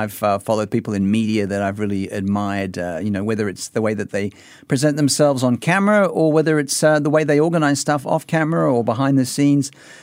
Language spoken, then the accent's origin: English; Sydney, New South Wales, Australia; my hometown of Sydney, Australia.